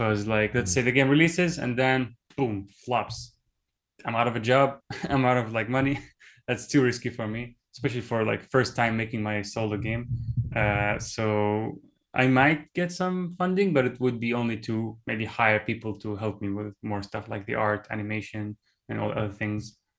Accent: Dubai, United Arab Emirates; also born or lived in Germany; now in Japan; I'm originally Iraqi, but I was born in Germany, lived there for a few years, then moved to Dubai, where I lived most of my life in, and now I'm in Japan.

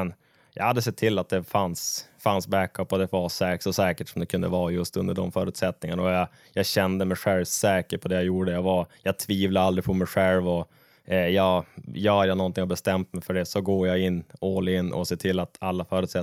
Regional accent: Umeå, Västerbotten County, Sweden; Jag är ju född och uppvuxen i Umeå. Eller egentligen 2 mil utanför Umeå i en liten by som heter Karsö.

